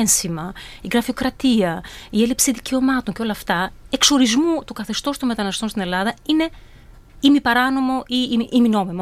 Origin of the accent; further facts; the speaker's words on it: Albania; now in Greece; Είμαι από την Αλβανία, ναι.